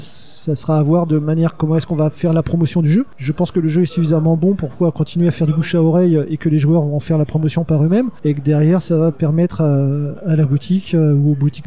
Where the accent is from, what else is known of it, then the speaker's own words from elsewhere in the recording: France; je suis français, que la boîte est française et que je veux développer ce marché français, et que c'est plus facile simplement parce que bah, c'est là où je vis